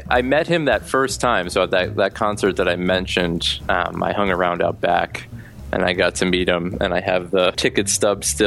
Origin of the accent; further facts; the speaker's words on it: Philadelphia, Pennsylvania, United States; I mean, you know, I grew up in Philadelphia and, you know, single mom